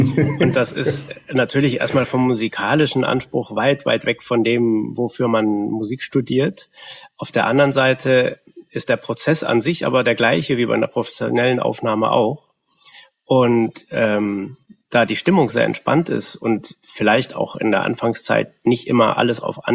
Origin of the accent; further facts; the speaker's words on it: North Rhine-Westphalia, Germany; wir kommen beide aus Westfalen bzw. Lippe